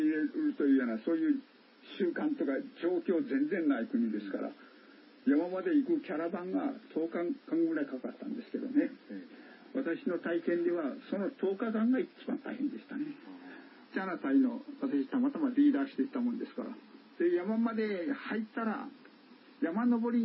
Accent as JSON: {"language": "Japanese", "region": "Fukui", "country": "Japan", "tie": "born or raised there", "said": "それじゃあ地元福井県の山どれだけ知ってるんかなと"}